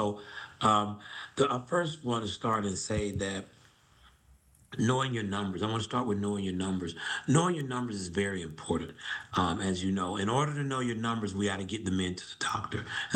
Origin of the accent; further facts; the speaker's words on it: Macon, Georgia, United States; So I'm from Macon, Georgia, country town, Macon, Georgia, right?